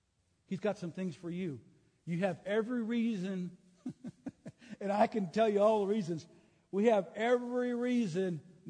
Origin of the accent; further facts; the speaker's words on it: Minnesota, United States; And I know about edify because I'm from Minnesota.